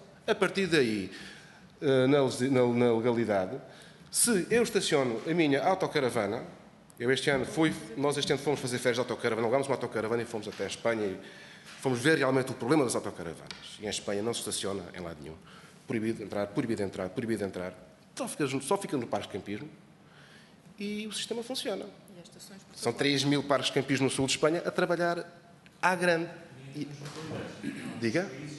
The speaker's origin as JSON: {"language": "Portuguese", "town": "Odemira", "region": "Beja", "country": "Portugal", "tie": "born or raised there", "said": "Eu quando era miúdo na minha aldeia, sou alentejano, Conselho de Odmira"}